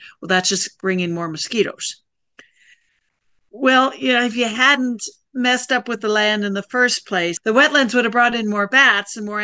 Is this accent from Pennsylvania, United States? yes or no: no; Montana, United States; I'm originally from Montana. I'm not sure if we have them or not.